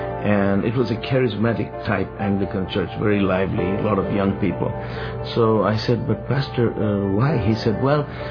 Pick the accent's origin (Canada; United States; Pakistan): Pakistan; I grew up in a Muslim family. I come from a Middle Eastern family, but I grew up in Pakistan. It's a long story how my family ended up there, but that's where I grew up. In a totally Muslim environment, I didn't know of any other religion than Islam.